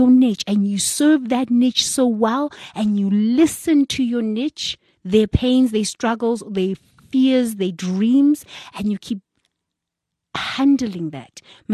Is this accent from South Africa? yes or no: yes; South Africa; English is a second language; moved away as an adult; now in United States; you know, as a South African, when I first got to America and somebody said to me, I actually don't care.